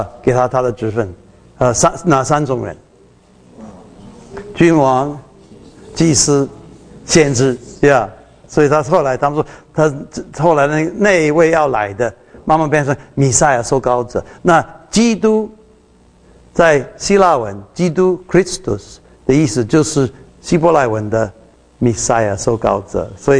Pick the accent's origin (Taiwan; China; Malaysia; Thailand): China; 因为我们中国人，我们讲来世的时候，我也是差不多了啊。